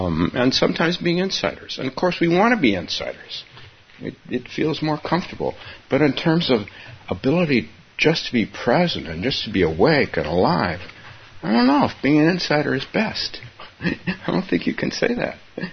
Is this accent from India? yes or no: no; Palo Alto, California, United States; Even in 2009, maybe not in my hometown of Palo Alto, but in this town, we're still the outsiders.